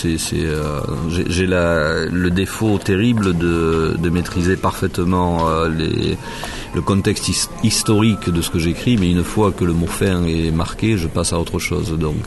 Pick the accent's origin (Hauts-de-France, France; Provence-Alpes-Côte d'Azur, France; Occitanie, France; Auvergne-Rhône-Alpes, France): Provence-Alpes-Côte d'Azur, France; Aix-en-Provence; accent: southern French; also born or lived in Marseille; les gens auront remarqué à mon accent que je suis du Sud, je suis d'Aix-en-Provence et de Marseille.